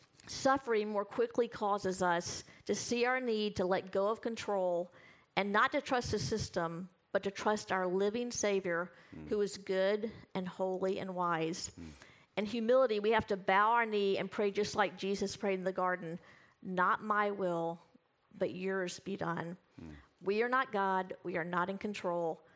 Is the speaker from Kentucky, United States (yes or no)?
yes; Kentucky, United States; Dixie Highway, I mean, we are from the South, Kentucky.